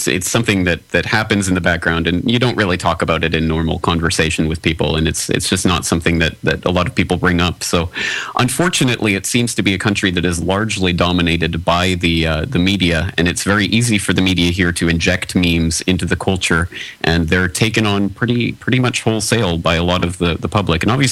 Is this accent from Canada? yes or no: yes; Canada; came out here 6 years ago for 1 year, but obviously that turned into 6 years, and there's no time in the near future where I'll be returning to my home country of Canada.